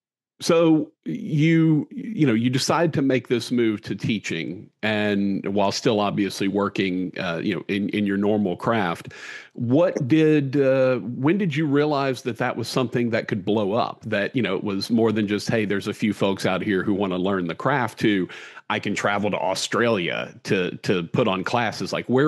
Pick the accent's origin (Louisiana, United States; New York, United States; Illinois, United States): Louisiana, United States; Obviously, I'm from Louisiana, so I know from some boudin. You know, that's our specialty around here.